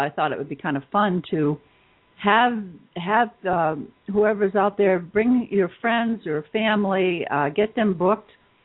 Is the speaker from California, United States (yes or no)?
no; Maine, United States; I come from Maine originally, so anybody out there from Maine, please email me.